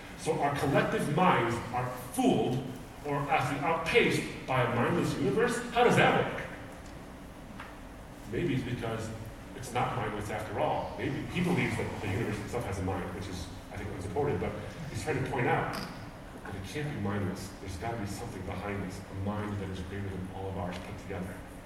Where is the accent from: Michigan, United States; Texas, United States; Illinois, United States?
Michigan, United States; I'm from Michigan, like you in Montana, I need a lot of sweaters. We're a cold weather state too.